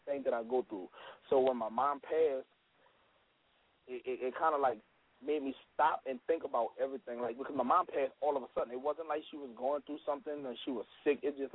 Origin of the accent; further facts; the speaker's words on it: the South, United States; It's not the rap that's like just because I'm from the South, I'm a talk about what I have.